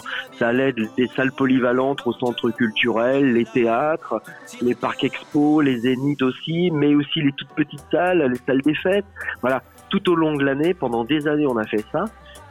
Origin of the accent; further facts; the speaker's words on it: France; Je suis chanteur, auteur-compositeur. Moi, je suis français. J'habite dans la région Rhône-Alpes, Auvergne-Rhône-Alpes, à Roanne exactement.